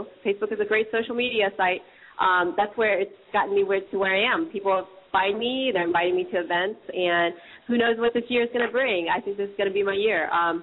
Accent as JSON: {"language": "English", "region": "East Coast", "country": "United States", "said": "Okay, I am from the East Coast. Moved here about 3 years ago from the Virginia, D.C. area."}